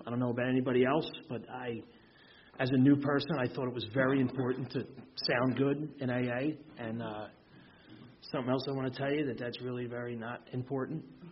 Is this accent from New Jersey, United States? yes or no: yes; Ocean City, New Jersey, United States; So, I'm not from Philly originally. I was born and raised in Ocean City, New Jersey.